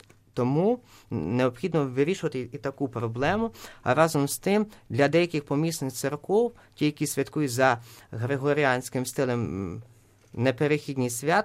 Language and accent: Ukrainian; Kremenets, Ternopil Oblast, Ukraine; born there; now in Kyiv, Ukraine; я вас вітаю з Києва, адже я народився на Кременеччині. Мені приємно, що в нас на Кременеччині слухаю таке радіо.